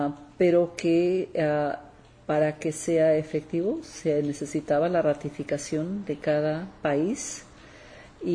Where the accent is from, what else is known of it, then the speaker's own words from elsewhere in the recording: Costa Rica; English is a second language; And I'm from Costa Rica